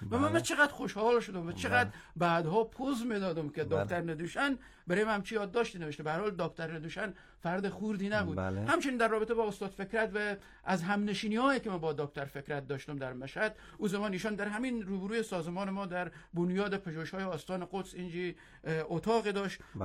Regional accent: Herat, Afghanistan; گفتم که من از هراتم استاد

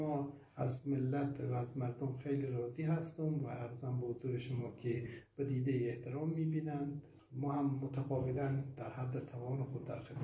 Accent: Herat, Afghanistan; now in Birjand, Iran; ما از هرات هستیم خانواده هراتی در بیرجند شاید دو تا خانواده بیشتر نباشن.

